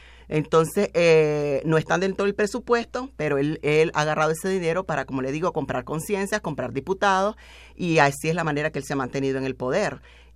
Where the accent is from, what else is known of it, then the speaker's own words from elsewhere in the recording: Nicaragua; now in Montreal, Canada; no somos muchos nicaragüenses en Montreal. La comunidad es pequeña.